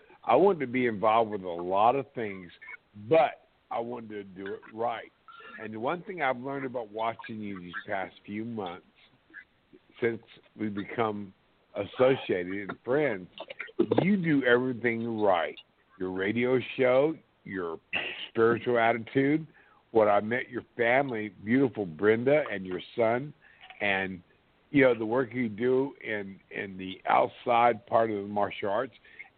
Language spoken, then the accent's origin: English; Hawaii, United States; Okay. Well, I'm a Hawaiian.